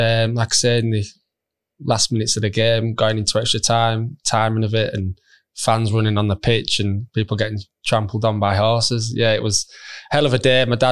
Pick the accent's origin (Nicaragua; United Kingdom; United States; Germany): United Kingdom; Halifax, Yorkshire and the Humber; I was from Halifax.